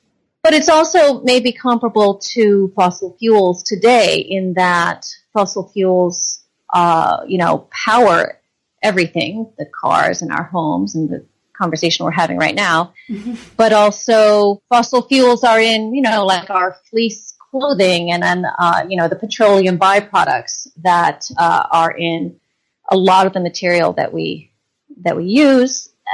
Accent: Vermont, United States; I grew up in Vermont, and I was always interested in people's relationships with the land.

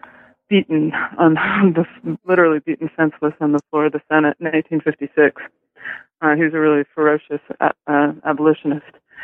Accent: New York City, New York, United States; also born or lived in England; Well, I was born in New York City, and I went to school in New York for the most part to a girls' school called Spence from first grade until I was in high school.

